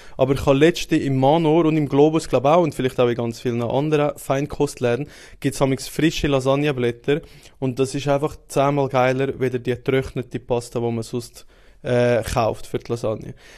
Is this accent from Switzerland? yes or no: yes; Switzerland; wie ich es jetzt als Schweizer würde nennen.